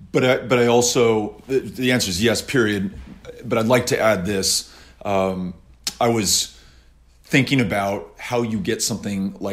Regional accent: Texas, United States; And listen, I come from Texas and this is a very proud gun-owning state.

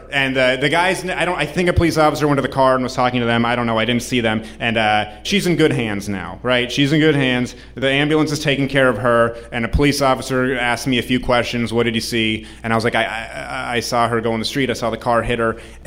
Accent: New Hampshire, United States; I'm from New Hampshire. Holy shit, New England.

